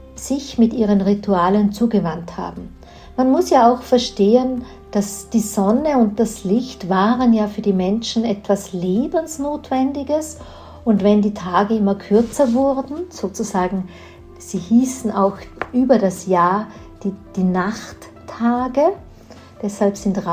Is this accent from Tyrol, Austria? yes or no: yes; Tyrol, Austria; Hier bei uns in Tirol kennt man dieses Wort